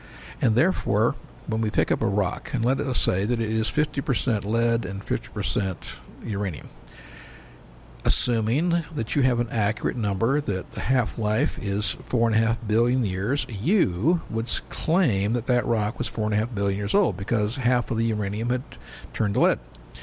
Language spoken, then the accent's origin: English; California, United States; And I'm from California.